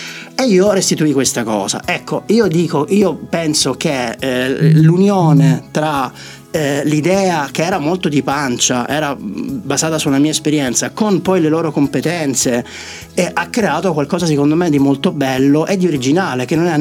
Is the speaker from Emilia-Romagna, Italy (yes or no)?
no; Sicily, Italy; È successo che sono siciliano